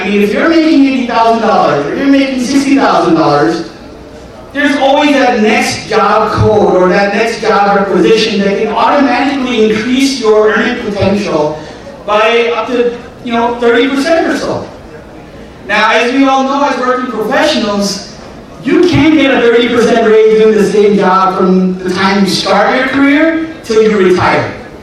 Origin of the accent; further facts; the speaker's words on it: Chicago, Illinois, United States; I mean, I'm from Chicago